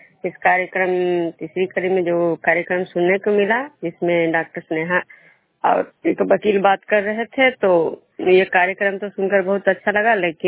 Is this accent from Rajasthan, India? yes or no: no; Vishnupur, Bihar, India